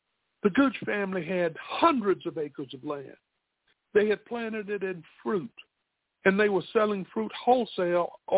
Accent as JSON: {"language": "English", "town": "Spartanburg", "region": "South Carolina", "country": "United States", "tie": "born or raised there", "said": "in my hometown of Spartanburg, South Carolina, in the 1960s, they didn't even put the obituary of a black person on the obituary page."}